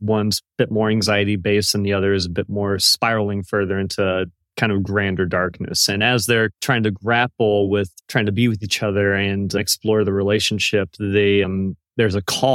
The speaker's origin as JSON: {"language": "English", "town": "Everett", "region": "Washington", "country": "United States", "tie": "born or raised there", "lives_now": "Seattle, United States", "said": "Yes, sir. I'm born and raised. I grew up in Everett, Washington, and then lived in Seattle for the last 10 years or so now."}